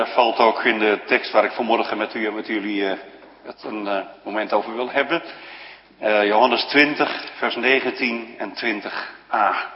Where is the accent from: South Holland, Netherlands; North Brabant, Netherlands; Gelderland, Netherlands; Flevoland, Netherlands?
South Holland, Netherlands; Rotterdam; ik ben een Rotterdammer